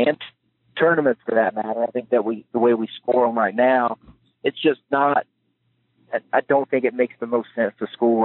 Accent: Tennessee, United States; also born or lived in Oklahoma; Where I grew up in Tennessee, everything is Coke.

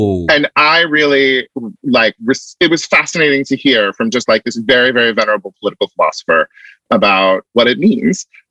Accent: United States; when you are a too bright faggot growing up in the United States, seeing, and also in sort of like, an anti-intellectual farm town

